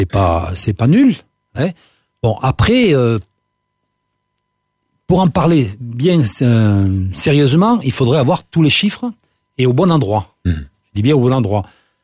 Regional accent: Villefranche-de-Rouergue, Occitanie, France; born there; Martiel, c'est ma deuxième commune, parce que je suis né à Villefranche.

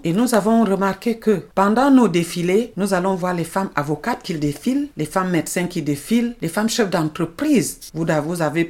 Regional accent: Centre, Cameroon; je suis originaire du Mbam et Inubu, parce que notre département était très grand, il a été éclaté en deux.

